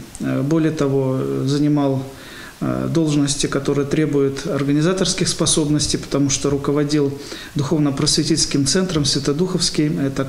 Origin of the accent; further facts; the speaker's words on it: Khabarovsk Krai, Russia; also born or lived in Sakhalin / Saint Petersburg; now in Staraya Ladoga, Russia; я сам родом с Дальнего Востока, родился в Хабаровском крае. Где-то 20 лет отслужил священником на Сахалине, и буквально где-то 4,5 года назад я был переведен в Санкт-Петербург